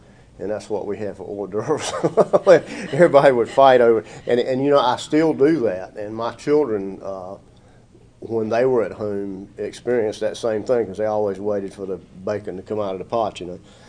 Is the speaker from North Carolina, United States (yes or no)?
yes; North Carolina, United States; I'm from Lenoir County